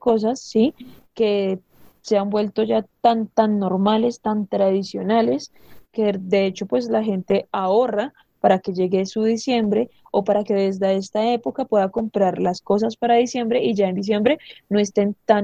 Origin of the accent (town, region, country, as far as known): Colombia